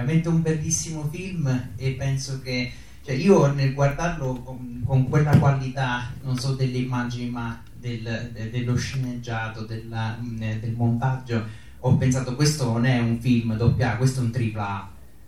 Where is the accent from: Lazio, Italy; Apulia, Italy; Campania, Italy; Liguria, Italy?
Lazio, Italy; Bracciano; Sì, sono di Bracciano, un paese sì, vicino, sì